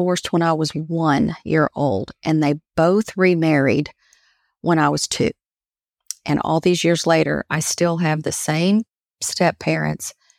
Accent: Lexington, Kentucky, United States; also born or lived in Cincinnati; now in Tennessee, United States; I live in Tennessee. I was born in Cincinnati, Ohio. My parents divorced when I was one. At 6 years old, we moved to Lexington, Kentucky.

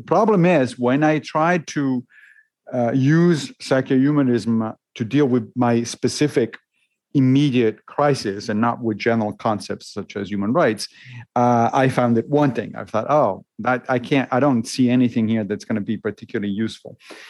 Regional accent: Rome, Lazio, Italy; I grew up Catholic because I grew up in Rome in Italy. And so kind of by default, you're a Catholic. But I left the church when I was a teenager

